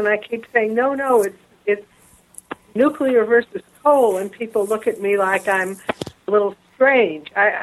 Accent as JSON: {"language": "English", "region": "Illinois", "country": "United States", "lives_now": "Vermont, United States", "said": "I came from Illinois, and it's very much a coal country, too, you know."}